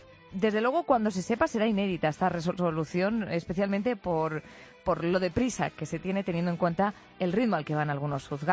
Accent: Madrid, Community of Madrid, Spain; Yo, como madrileña

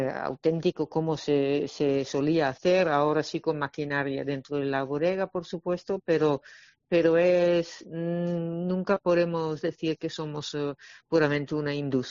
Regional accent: Netherlands; now in Málaga, Spain; somos holandaluces.

